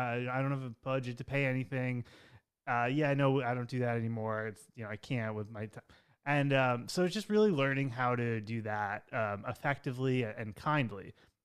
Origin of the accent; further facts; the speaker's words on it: Locust Valley, New York, United States; You know, he's from Roslyn. I'm from Locust Valley.